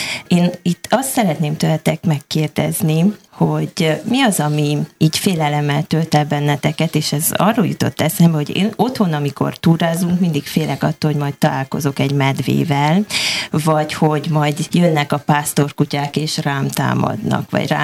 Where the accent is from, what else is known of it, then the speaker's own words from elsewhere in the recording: Harghita, Romania; hiszen én a Hargita lábánál születtem, ott nőttem fel